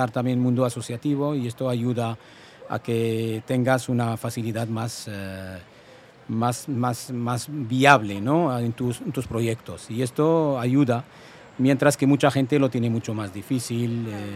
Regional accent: Tangier, Tanger-Tetouan-Al Hoceima, Morocco; Spanish is a second language; moved away as an adult; now in Spain; la cercanía de mi país de origen, de mi ciudad Tánger, al continente europeo y a España en especial

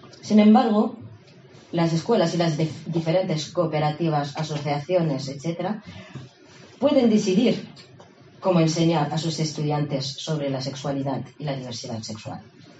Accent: Morocco; y yo soy marroquí

